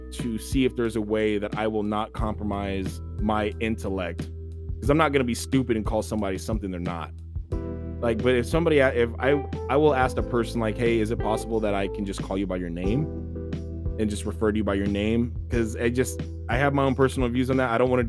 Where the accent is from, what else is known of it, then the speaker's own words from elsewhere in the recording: United States; born there; But me, I'm an American. I was born in America. I come from a long line of people from America, yes.